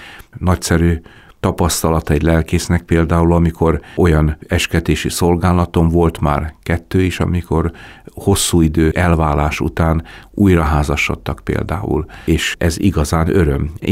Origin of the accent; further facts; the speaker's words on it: Hungary; hogyha felmerül az, hogy magyarok vagyunk, akkor azonnal egy negatív gondolat jelenik meg